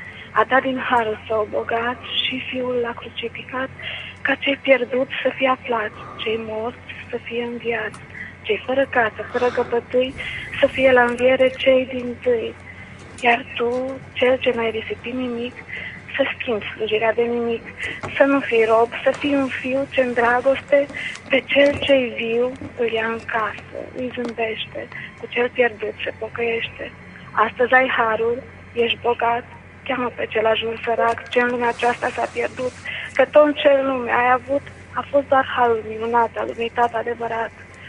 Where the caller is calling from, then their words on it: Sântana, Arad County, Romania; de la Sântana.